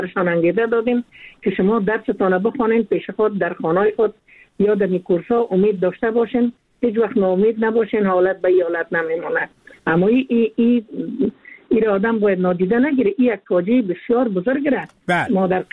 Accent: Afghanistan; هر یک ما افغان هستیم، احساس بسیار خوب داریم، احساس بسیار قوی داریم برای وطن ما

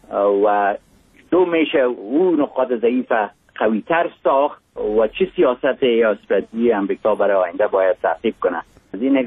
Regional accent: Mazar-i-Sharif, Balkh, Afghanistan; born there; از یک جای مثل مزار شریف که در اونجا متولد شدم

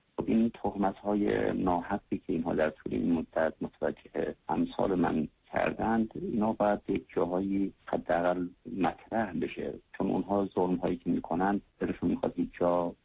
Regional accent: Tajikistan; moved away; توی این 2-3 سالی که من از تاجیکستان اومدم اینجا

